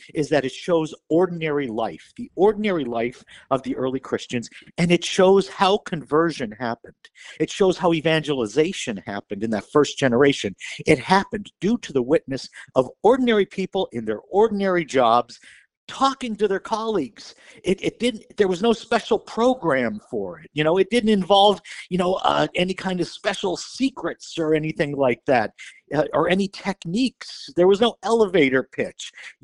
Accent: Pittsburgh, Pennsylvania, United States; Yeah, I often have to go back to my hometown for the good stuff, and that's about 5 hours away.

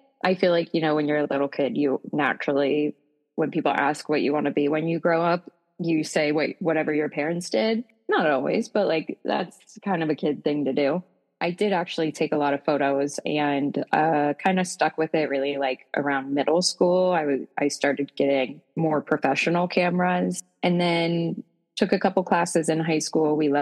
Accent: Baltimore, Maryland, United States; I am from Baltimore, Maryland.

